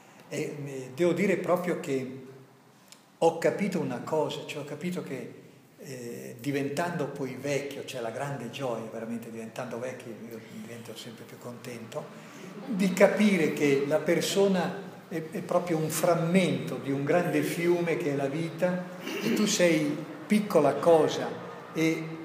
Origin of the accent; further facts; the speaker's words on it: Emilia-Romagna, Italy; Vengo da una situazione che non è facile, vengo dall'Emilia